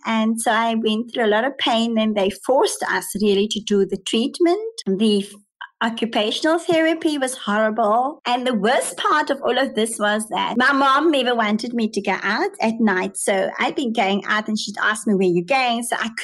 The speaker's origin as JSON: {"language": "English", "town": "Cape Town", "region": "Western Cape", "country": "South Africa", "said": "as I mentioned, I come from the Cape Flats. And it's a drug-infested area amongst beautiful people."}